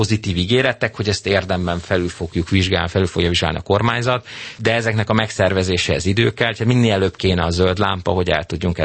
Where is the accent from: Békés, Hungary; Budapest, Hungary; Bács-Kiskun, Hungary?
Budapest, Hungary; Én magam budapesti vagyok